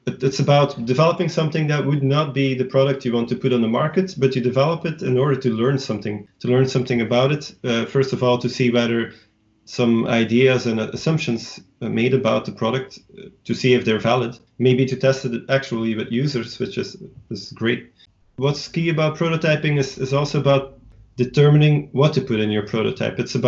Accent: Belgium; I started in Belgium. So I'm born and raised in Belgium.

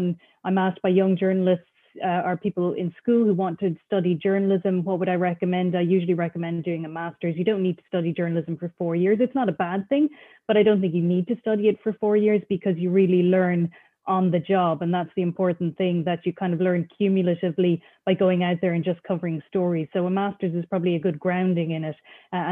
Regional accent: Cork, Munster, Ireland; So, you know, growing up in Cork, we had what was then the Cork Examiner, but we also got the Irish Times.

